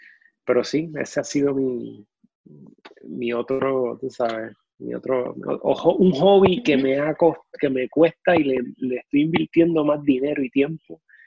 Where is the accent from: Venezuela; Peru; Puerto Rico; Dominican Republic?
Puerto Rico; Isabela; mi niñez en Isabela. Yo soy Isabela